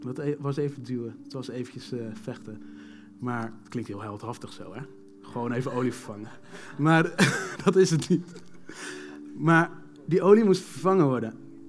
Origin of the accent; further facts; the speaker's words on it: Benthuizen, South Holland, Netherlands; Ik kwam zelf uit Benthuizen.